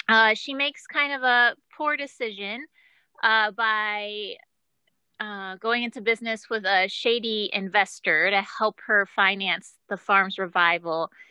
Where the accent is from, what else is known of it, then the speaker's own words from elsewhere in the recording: Ohio, United States; So, I think because I'm from Ohio, and Ohio is similar in that regard because we have big cities like Cleveland and Cincinnati